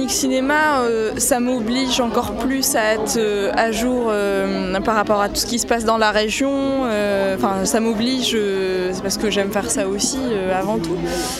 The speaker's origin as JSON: {"language": "French", "country": "Tunisia", "said": "Je viens de la Tunisie, où on n'a pas encore de radio libre."}